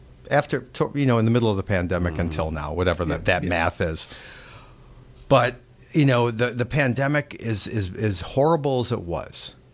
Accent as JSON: {"language": "English", "town": "Appleton", "region": "Wisconsin", "country": "United States", "tie": "born or raised there", "moved": "yes", "said": "And we're both from Appleton, Wisconsin, went to high school, like I said, together."}